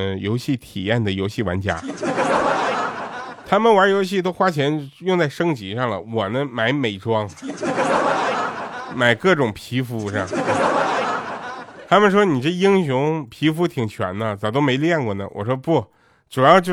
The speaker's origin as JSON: {"language": "Chinese", "region": "Northeast China", "country": "China", "accent": "Northeastern Mandarin", "said": "我说我心我也没有口音呢。他说那你这个口音都是随谁呢？我说我不知道啊，我们那边都这么说话"}